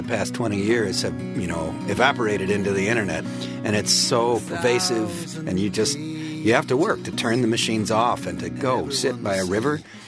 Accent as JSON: {"language": "English", "region": "Wisconsin", "country": "United States", "said": "Like, I'd like to chew you out, but I'm from Wisconsin. No one in Wisconsin would say that to anyone else."}